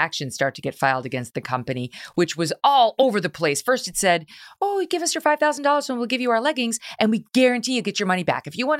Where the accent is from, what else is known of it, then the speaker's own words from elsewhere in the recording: New York, United States; I'm from New York, so we only wear black, brown, gray, or navy.